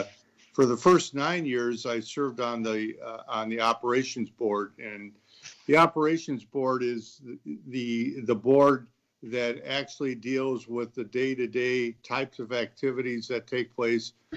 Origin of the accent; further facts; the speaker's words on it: Kenosha, Wisconsin, United States; But growing up in Kenosha, I saw my mother and father, I guess at that particular time, I didn't realize the fact is that when they were attending meetings or volunteering that it was that big a deal.